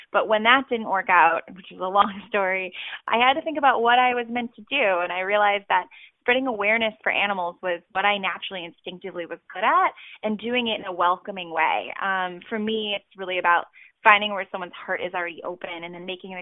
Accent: Chicago, Illinois, United States; I mean, I'm from Chicago

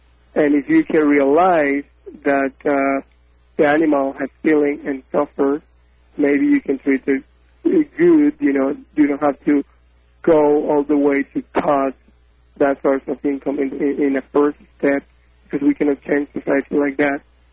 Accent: Mexico; English is a second language; here we are, 10 people that are going to hold this candlelight in my hometown, in my city.

